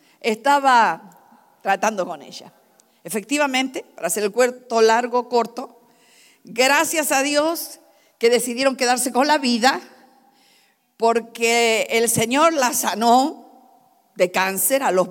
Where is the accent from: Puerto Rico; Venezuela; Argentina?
Argentina; Entonces, en mi país la gente se suicida tirándose en las vías del tren. En Argentina la gente hace eso, ¿no?